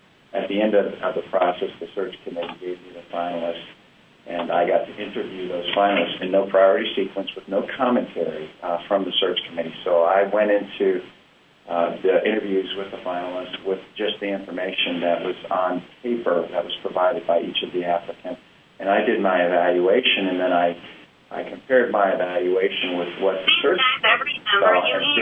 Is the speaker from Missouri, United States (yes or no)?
yes; Missouri, United States; Obviously, being a growing up in Missouri